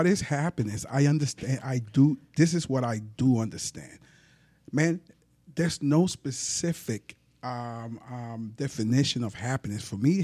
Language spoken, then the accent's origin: English; Puerto Rico; English is a second language; now in New York, United States; So here I come from Puerto Rico. I get dumped into the South Bronx, which was strictly African-American and Puerto Ricans, right? I don't fit none. I ain't listen to hip hop and didn't speak English